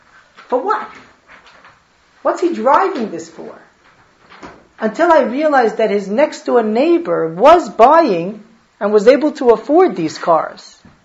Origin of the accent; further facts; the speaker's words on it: Muncie, Indiana, United States; I remember growing up in Muncie